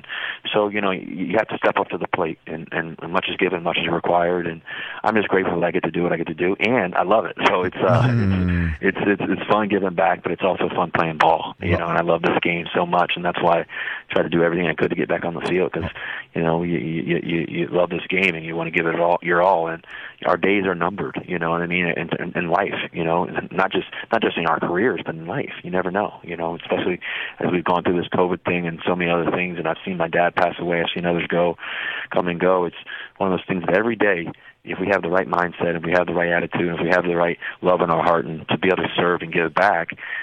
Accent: Richmond, United States; I grew up in Richmond, you know, about, you know, an hour and a half, 2 hours away from there.

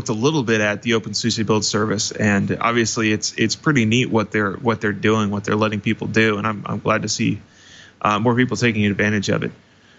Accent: United States; as an American, I don't want to say, oh, well, the whole world has to use English just for me.

